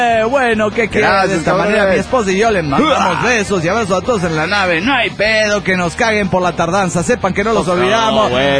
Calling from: Panama; aquí saludando de Panamá

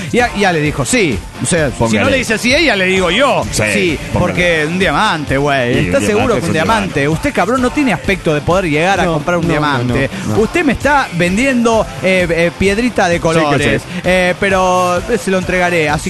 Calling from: La Plata, Buenos Aires Province, Argentina; de La Plata, Argentina.

